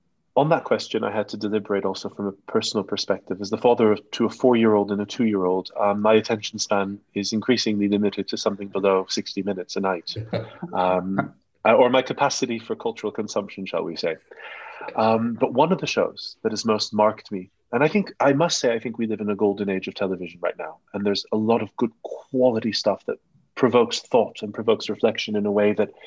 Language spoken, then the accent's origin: English; Canada; I'm originally Canadian, so perhaps there's a North American-centric perspective there